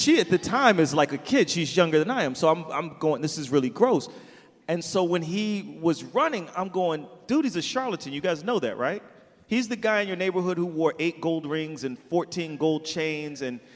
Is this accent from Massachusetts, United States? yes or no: no; New York, United States; this is a weird thing as a New Yorker.